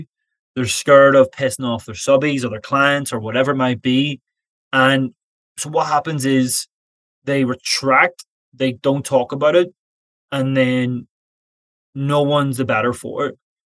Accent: Ireland; I'm an Irishman who likes to have a bit of crack.

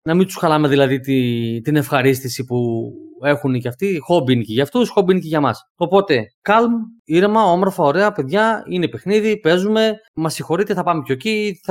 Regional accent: Greece; Εντάξει, δεν θα το δείξω στο έρσο ότι είμαι Έλληνας.

